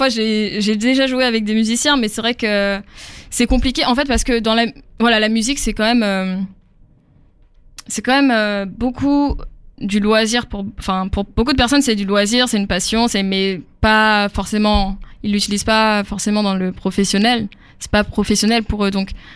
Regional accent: France; ils savaient même pas que j'étais française

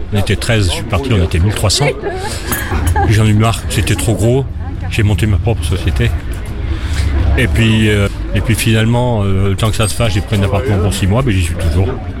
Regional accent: Marseille, Provence-Alpes-Côte d'Azur, France; Oui, j'ai pris ma retraite, je suis marseillais moi. Mais je suis monté ici pour mettre une succursale d'une boîte marseillaise.

